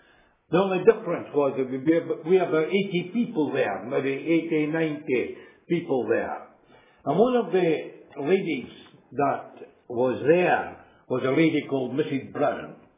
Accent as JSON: {"language": "English", "town": "Cowdenbeath", "region": "Scotland", "country": "United Kingdom", "tie": "born or raised there", "said": "When I grew up in Cowdenbeath, anyone came and spoke on Zacchaeus or the prodigal son, we went to sleep because we reckoned we'd heard the best."}